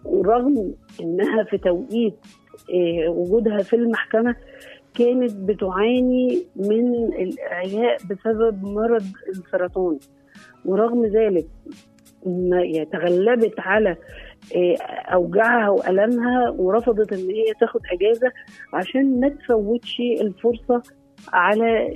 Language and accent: Arabic; Egypt; تخيلي لو إحنا حصل عندنا في مصر كده